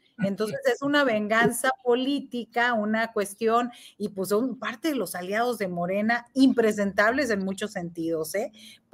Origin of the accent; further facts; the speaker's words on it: Xicoténcatl, Tamaulipas, Mexico; Una, porque es el mejor municipio del país, mi pueblo Jicotenca, Tamaulipas.